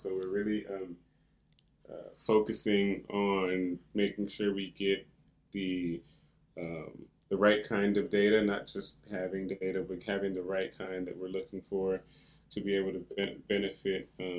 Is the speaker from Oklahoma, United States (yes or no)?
yes; Oklahoma, United States; born there; also born or lived in Texas; now in New York, United States; Yeah, so I was born in Oklahoma. I really have been all over now, from Oklahoma to Texas to Africa and Asia and Europe and South America